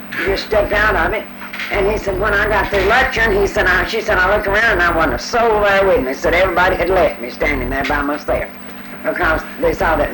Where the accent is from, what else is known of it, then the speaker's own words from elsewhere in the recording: the South, United States; I'm a Southerner, but it was a foolish war, and killed a lot of people that shouldn't have been.